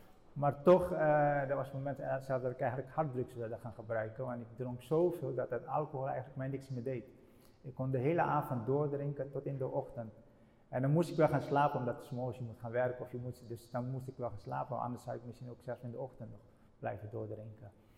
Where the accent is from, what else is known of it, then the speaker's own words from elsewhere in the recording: Rotterdam, South Holland, Netherlands; waar kom je vandaan? Zijn van Rotterdam.